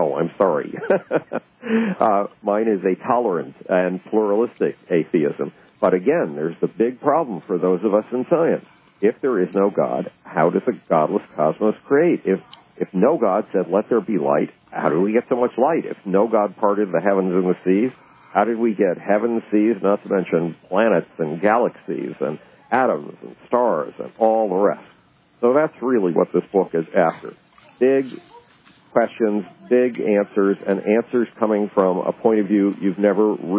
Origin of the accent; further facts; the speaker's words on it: Buffalo, New York, United States; At the age of 10, I was one of the most unpopular kids in my hometown, Buffalo, New York.